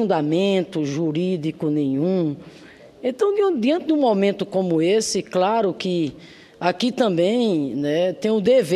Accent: Paraíba, Brazil; also born or lived in Rio Grande do Norte; E faço isso como paraibana de origem que sou, como norte-riograndense que sou, como nordestina que sou.

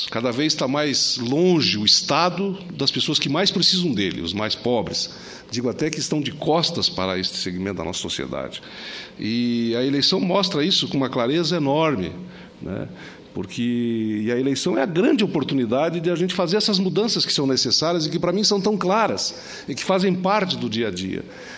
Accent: Santa Catarina, Brazil; Isso me deixa, como catarinense, muito feliz.

